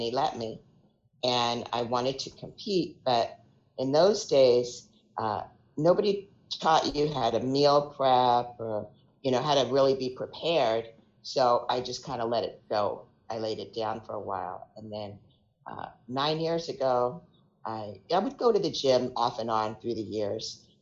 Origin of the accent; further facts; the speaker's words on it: New York, United States; now in California, United States; Okay, well, I am originally from New York. I've been out in California for the last 42 years. I am 62 years old.